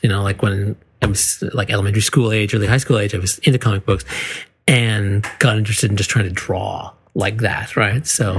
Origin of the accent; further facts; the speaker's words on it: Ladner, British Columbia, Canada; I grew up in Ladner, which is, for those of you in Vancouver, it's like on the way to the ferry, right?